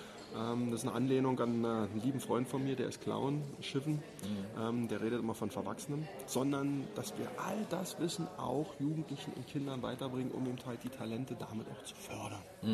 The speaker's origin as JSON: {"language": "German", "region": "Berlin", "country": "Germany", "tie": "born or raised there", "said": "Ich bin in Berlin groß geworden als, heute würdest du sagen, als so ein Straßenkind."}